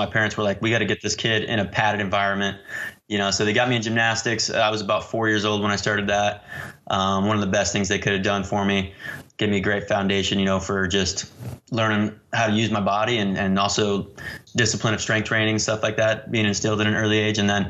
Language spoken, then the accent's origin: English; Utah, United States; also born or lived in Texas / California / Washington; So I was born in Utah. We stayed there for about 6 months, moved to Texas for 6 months, California for 6 months, spent 8 years in Washington, and then came back to Utah and spent 16 years